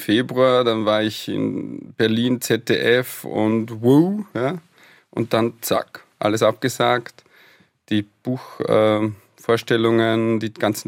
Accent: Austria; Naja, von meiner Heimatstadt bis nach Passau hatte ich den Zug wirklich für mich ganz alleine.

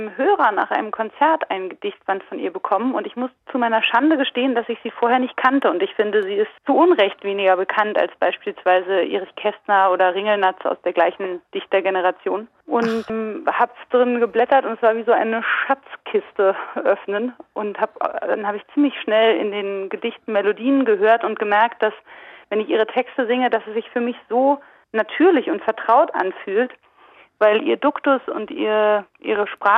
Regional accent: Berlin, Germany; bin 79 geboren, ich war 11 Jahre alt, als die Wiedervereinigung passiert ist. Und ich habe aber als Westdeutsche, als Westberlinerin, obwohl ich ja Berlin wirklich noch sehr nah ist, habe ich kaum was mitbekommen von dieser Veränderung.

